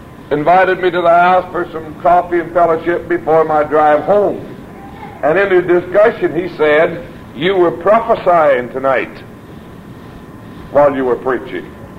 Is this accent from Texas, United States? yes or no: no; American Falls, Idaho, United States; down near to my home town of American Falls, Idaho.